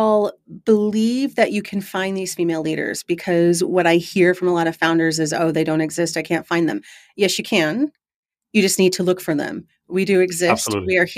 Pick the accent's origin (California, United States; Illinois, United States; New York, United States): California, United States; Okay, in that case, because I'm from California, there is a really great place that has this kind of Asian California kind of hybrid mixed cuisine.